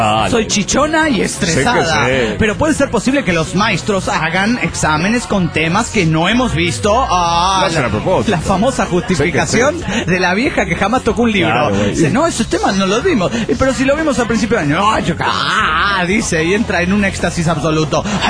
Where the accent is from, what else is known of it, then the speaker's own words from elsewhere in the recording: Guanajuato, Mexico; Yo soy de Guanajuato, donde año a año, en el mes de octubre, se realiza el Festival Internacional Cervantino.